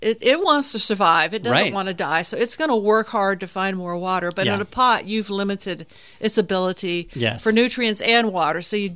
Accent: the South, United States; And I know this as a Southerner moving down here.

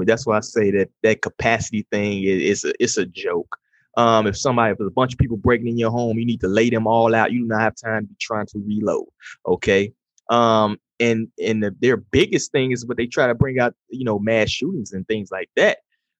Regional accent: Chicago, Illinois, United States; Like I said, I'm from Chicago.

